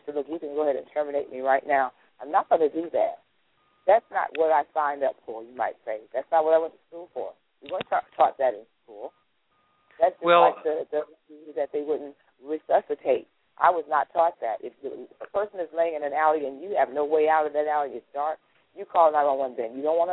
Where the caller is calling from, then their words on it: Tampa, Florida, United States; from Tampa.